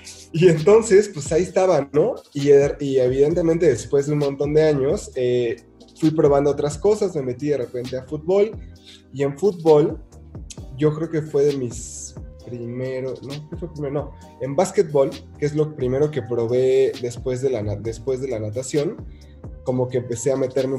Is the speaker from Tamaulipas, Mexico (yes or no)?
no; Mexico City, Mexico; soy de la Ciudad de México